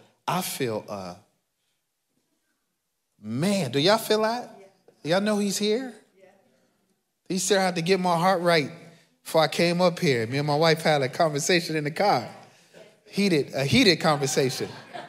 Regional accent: Chicago, Illinois, United States; I'm from Chicago, born and bred. I don't know, I'm what, 8.5 miles from here on the south side. Grew up in the housing projects.

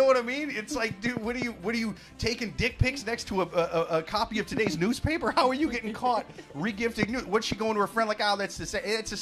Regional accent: Iowa City, Iowa, United States; I'm from Iowa City, Iowa, which is just north of a town called Riverside, Iowa.

